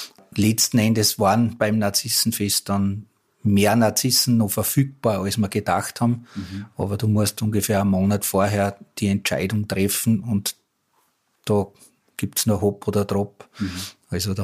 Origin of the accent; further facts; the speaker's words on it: Resslern, Styria, Austria; Der Ortsteil, wo ich aufgewachsen bin, Resslern